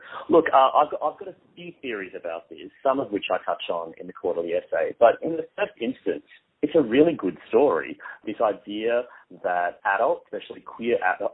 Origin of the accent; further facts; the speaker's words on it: Queensland, Australia; And I am a Queenslander too myself originally.